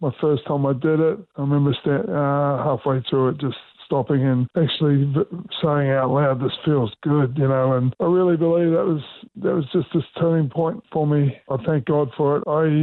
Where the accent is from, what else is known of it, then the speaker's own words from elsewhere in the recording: New Zealand; born there; Well, I was into rugby union because I'm New Zealander, so I was born in New Zealand.